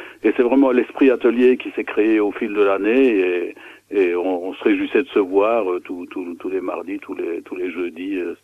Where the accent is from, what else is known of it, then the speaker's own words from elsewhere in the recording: Belgium; now in France; je suis belge d'origine, donc j'habitais la Belgique. Maintenant, depuis 40 ans, j'habite dans le Gers.